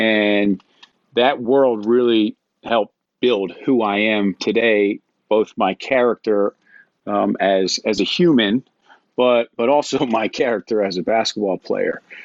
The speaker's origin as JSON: {"language": "English", "town": "Philadelphia", "region": "Pennsylvania", "country": "United States", "tie": "born or raised there", "said": "So my father is from Philadelphia. We grew up in Philadelphia."}